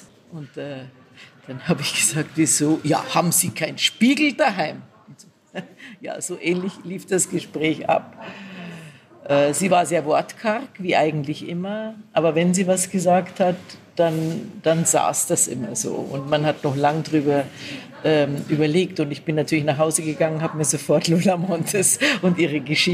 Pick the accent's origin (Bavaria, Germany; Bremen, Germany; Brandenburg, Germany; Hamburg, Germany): Bavaria, Germany; Munich; habe dieses Jahr meinen 70. Geburtstag gefeiert. Bin Münchnerin, gebürtig, bin katholisch erzogen worden, aber aus der Kirche ausgetreten.